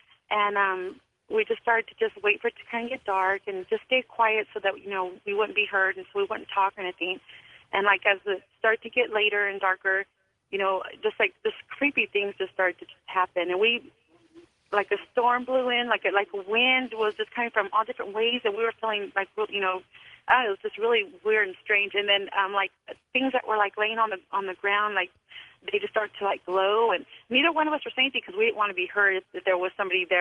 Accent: Fresno, California, United States; I'm from Fresno, California.

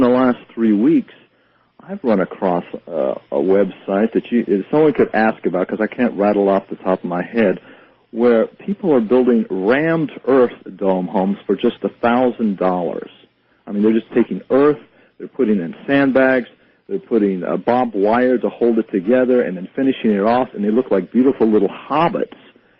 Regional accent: Arizona, United States; I'm probably going to move maybe back to my home state of Arizona

